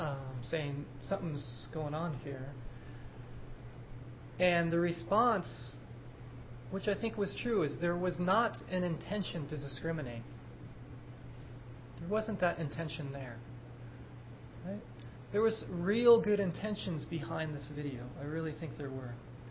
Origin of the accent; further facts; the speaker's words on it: United States; You know, so I'm American.